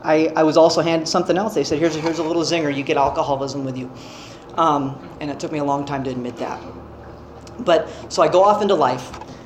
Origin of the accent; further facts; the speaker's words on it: California, United States; also born or lived in New Jersey; I was born in New Jersey because my dad was a stockbroker, and he wanted to work on Wall Street, at least for a little bit. And as soon as I was popped out, he wanted to raise his family in California, so they got right back.